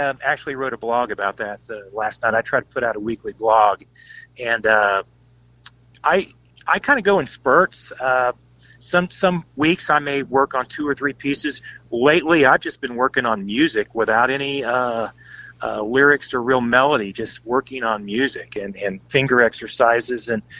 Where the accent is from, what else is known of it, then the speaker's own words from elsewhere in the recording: Indiana, United States; I'm from Indiana, and I grew up